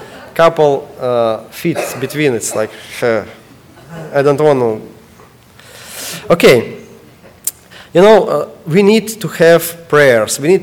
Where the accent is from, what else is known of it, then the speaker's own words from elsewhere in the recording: Ukraine; English is a second language; now in United States; So when we need to move to United States from Ukraine